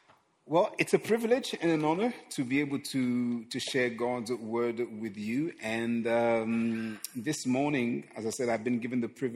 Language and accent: English; Croydon, London, United Kingdom; and I am from Croydon, of course.